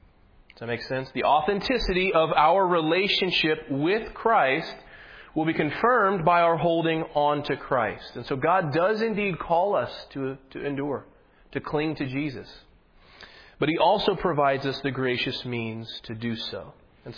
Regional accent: Indianapolis, Indiana, United States; Well, I grew up in Indianapolis, been here my whole life.

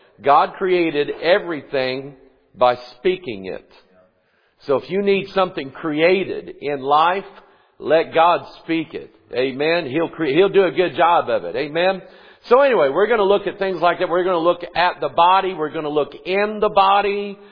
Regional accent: Pine Bluff, Arkansas, United States; born there; moved away; I was born in Arkansas, Pine Bluff, Arkansas, 1966. That puts me out of the state of Arkansas before the Clintons got a hold of it

